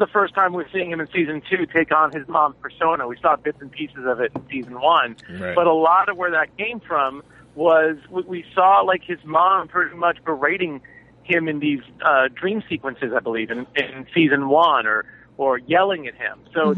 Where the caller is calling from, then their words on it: Hollywood, California, United States; The stairwell in Hollywood, California.